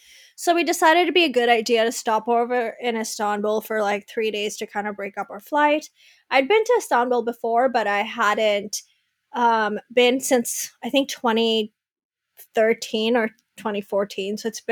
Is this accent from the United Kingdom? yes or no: no; Pakistan; moved away as an adult; now in United States; So I was born and raised in Pakistan. I went to high school in Pakistan. I graduated and then I moved here all by myself without my family to start a whole new life.